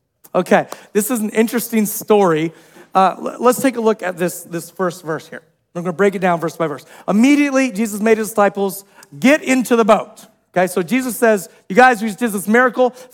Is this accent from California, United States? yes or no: no; Olathe, Kansas, United States; I grew up in Olathe, Kansas.